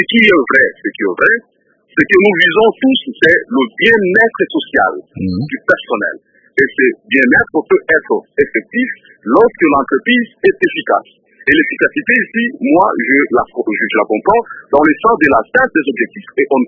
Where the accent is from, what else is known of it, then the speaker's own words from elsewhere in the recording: DR Congo; nous sommes Congolais